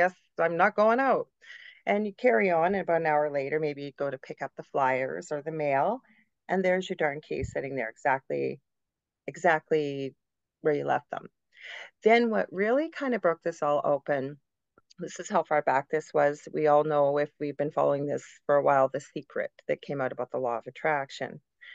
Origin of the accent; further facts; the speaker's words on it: Canada; I am a Canadian psychic medium.